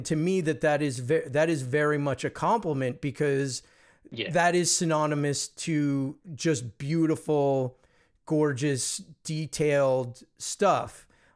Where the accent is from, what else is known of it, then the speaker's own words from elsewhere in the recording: East Coast, United States; now in Los Angeles, United States; I'm an American. I live in Los Angeles and I grew up on the East Coast and New York and New Jersey